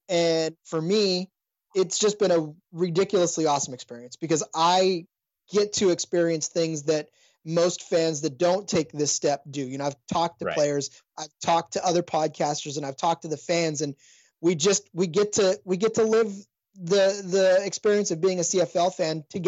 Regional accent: California, United States; the fact that I was from California and I didn't know how, you know, the community would accept an outsider having a podcast about their team

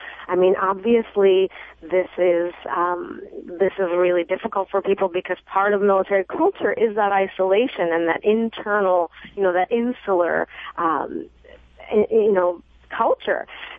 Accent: New Jersey, United States; It's because I'm from Jersey. I talk fast.

